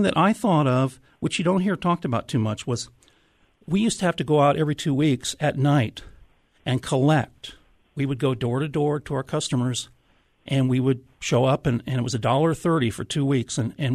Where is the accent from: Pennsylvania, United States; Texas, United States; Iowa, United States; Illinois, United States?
Iowa, United States; Des Moines; I grew up in Des Moines. And in 1982, I was managing a record store in Des Moines